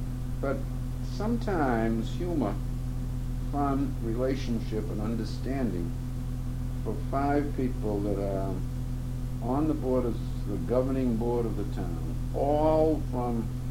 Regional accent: Concord, United States; wherever I go, I go with pride saying that I'm from Concord, and somebody would say, Concord what?

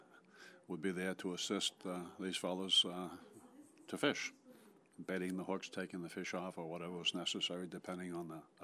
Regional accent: Concord, Massachusetts, United States; now in Stowe, United States; I was born in Concord, lived initially on 17 Grant Street, moved to Neshottoc Hill in the 50s, resided there until I was married, and then moved to Stowe after that.

